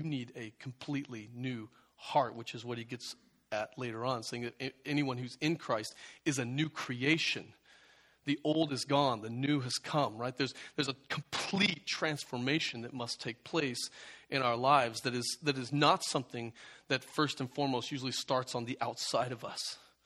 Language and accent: English; Midwest, United States; I grew up in the Midwest.